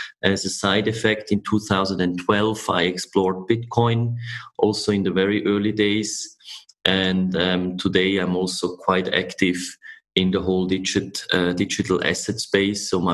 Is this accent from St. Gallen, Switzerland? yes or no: no; Zurich, Switzerland; I'm born and raised in Zurich.